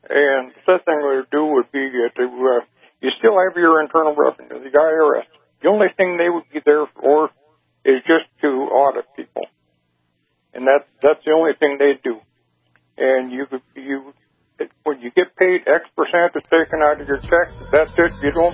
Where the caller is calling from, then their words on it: Clitheroe, Minnesota, United States; I'm from Clitheroe, Minnesota.